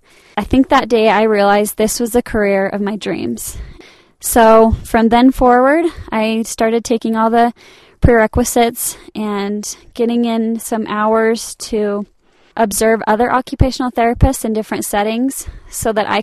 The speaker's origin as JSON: {"language": "English", "town": "Salt Lake City", "region": "Utah", "country": "United States", "tie": "born or raised there", "said": "I grew up in Salt Lake City, Utah."}